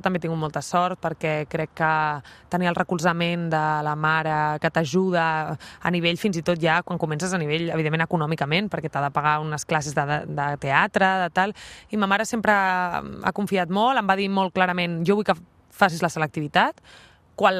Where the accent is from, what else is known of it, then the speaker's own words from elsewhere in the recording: Catalonia, Spain; accent: Catalan; crec que tinc accent català, no tant en la dicció, sinó en la cançó que fem.